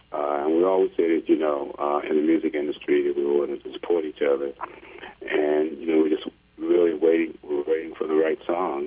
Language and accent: English; Washington, District of Columbia, United States; At the age of 15 in my hometown in Washington, D.C., I had a dream of playing this instrument